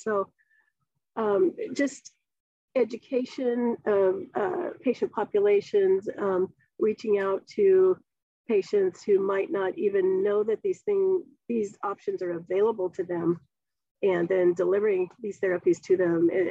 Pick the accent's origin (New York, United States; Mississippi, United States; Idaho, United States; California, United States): California, United States; I grew up in Northern California.